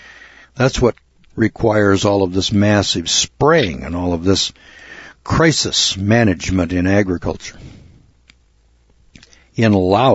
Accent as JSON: {"language": "English", "region": "California", "country": "United States", "tie": "born or raised there", "said": "When I was a youngster in the Eel River Valley back"}